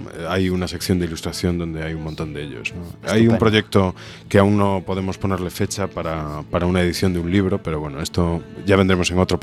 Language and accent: Spanish; Narón, Galicia, Spain; No, soy de Narón.